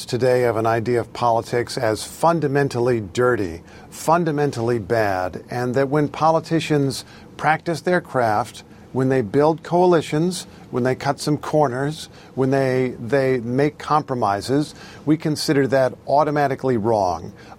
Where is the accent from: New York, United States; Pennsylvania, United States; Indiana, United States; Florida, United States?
Indiana, United States; ever since I was growing up in Indiana